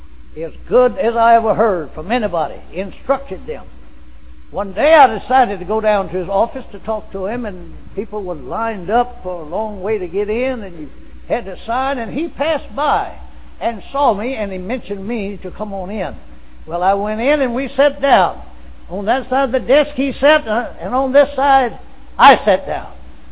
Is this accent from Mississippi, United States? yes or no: yes; Philadelphia, Mississippi, United States; I came from Philadelphia, Mississippi, about 75 miles northeast of Jackson, and I went right back close to home.